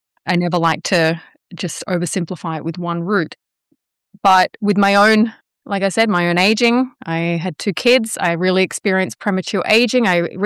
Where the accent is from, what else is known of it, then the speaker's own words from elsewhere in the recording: Australia; moved away as an adult; I came here from Australia. I'm originally Australian. I came here to do my PhD